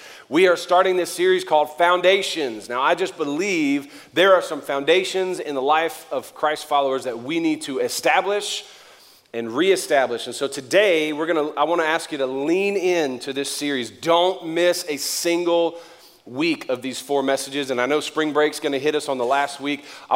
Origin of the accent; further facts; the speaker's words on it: Louisiana, United States; I'm from Louisiana. We are 50th on every list